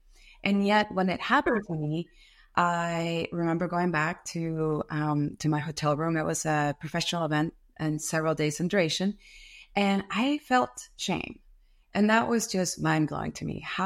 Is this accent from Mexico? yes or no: yes; Monterrey, Nuevo León, Mexico; English is a second language; now in Austin, United States; I am originally from Monterrey, Mexico, but I am based in Austin, Texas.